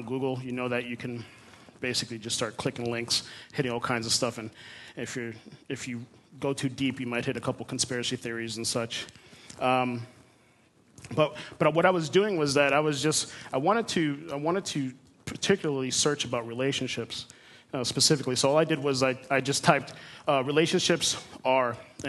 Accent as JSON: {"language": "English", "town": "Miami", "region": "Florida", "country": "United States", "tie": "born or raised there", "moved": "as an adult", "lives_now": "Missouri, United States", "said": "I'm born and raised in Miami. And you might be wondering, what is it that I'm doing here in Missouri? Why did I leave? I've been here for about 2 years."}